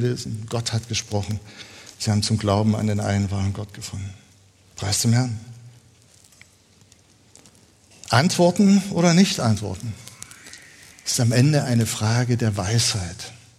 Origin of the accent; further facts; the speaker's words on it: East Germany, Germany; wir kommen aus dem Osten